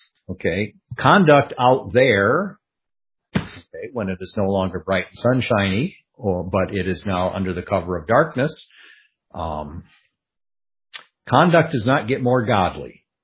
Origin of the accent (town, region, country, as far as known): Michigan, United States; now in San Antonio, United States